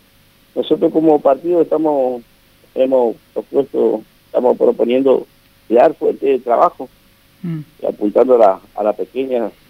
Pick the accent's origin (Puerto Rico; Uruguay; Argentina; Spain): Argentina; Puerto Vilelas, Chaco; soy de Puerto Vilela, he nacido y crecido acá en Puerto Vilela.